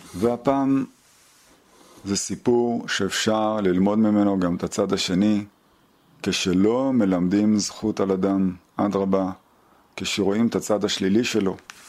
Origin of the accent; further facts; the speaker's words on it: Southern District, Israel; גדלתי בבית לא חרדי ולא חילוני, פר וכזה. באחד משובי הדרום, הבית שלנו היה פשוט מסורתי.